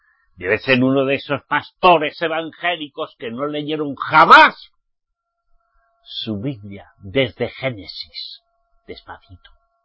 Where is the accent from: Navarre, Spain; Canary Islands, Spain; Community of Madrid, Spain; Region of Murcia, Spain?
Navarre, Spain; born there; Yo soy español. Al menos mi papá y mi mamá. Me dieron a luz en el País Vasco. Vasco Navarro. En Navarra, por regla general, en aquellos tiempos, muy católica. Súper católica.